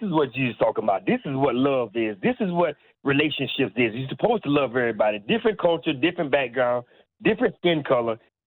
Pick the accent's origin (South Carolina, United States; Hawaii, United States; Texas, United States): South Carolina, United States; now in Toronto, Canada; Because he's from down in Miami, and I'm from South Carolina, so we both from the South, so we pretty much stick to, it's a cultural thing.